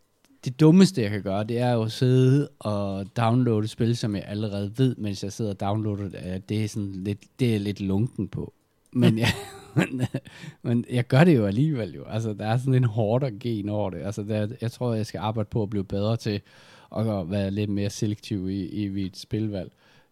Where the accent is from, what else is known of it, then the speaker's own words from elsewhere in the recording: Silkeborg, Central Denmark Region, Denmark; Jeg er født i Jylland, født og opvokset i Silkeborg